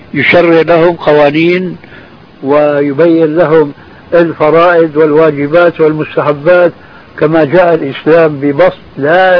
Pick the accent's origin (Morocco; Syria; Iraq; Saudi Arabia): Syria; وإنما حركة على النظام العسكري الذي يعبر عنه عندنا في سوريا مكانك راوح